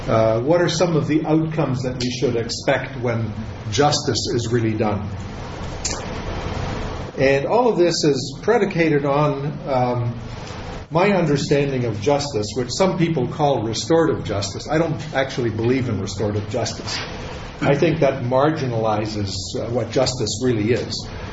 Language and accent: English; Alberta, Canada; I was born and raised in Alberta, somewhere near the mountains.